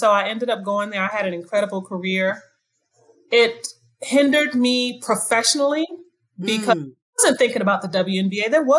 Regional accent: Bronx, New York, United States; born there; I was born in the Bronx. My first babysitters were Puerto Rican. So I spoke Spanish than English.

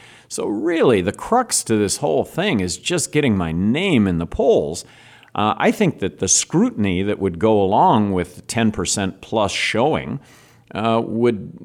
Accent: New Mexico, United States; Look, I come from New Mexico. 50% of New Mexico population is Hispanic.

